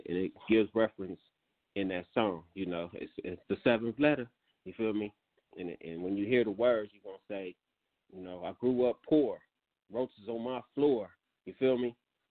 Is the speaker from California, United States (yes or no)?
yes; Watts, California, United States; And that's where I'm from Great Street Watts originally, you know, Great Street Watts … Crip, you feel me?